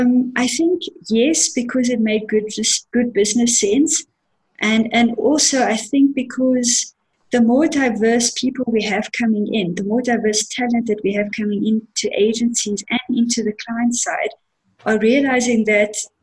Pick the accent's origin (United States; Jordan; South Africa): South Africa; And if I take away all my assumptions of what Indian people, and I'm Indian, of what Indian people are supposed to be like versus black South Africans